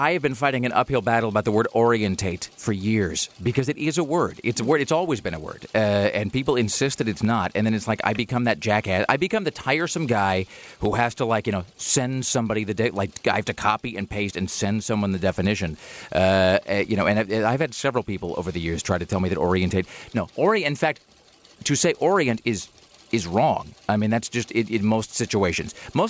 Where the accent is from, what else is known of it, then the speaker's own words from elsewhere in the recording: United States; But of course, I'm an American trying to be smarter than I really am